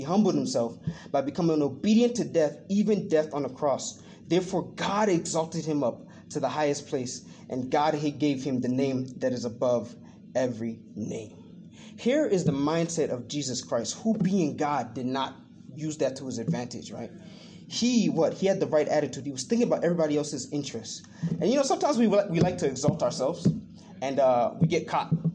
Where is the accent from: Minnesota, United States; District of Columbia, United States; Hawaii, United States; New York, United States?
District of Columbia, United States; Washington; I remember I was playing for this worldly band back in my hometown of D.C.